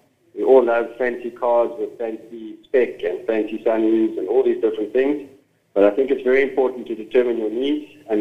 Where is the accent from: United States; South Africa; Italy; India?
South Africa; I'm a South African, so I'd love to say yes, it'd be great.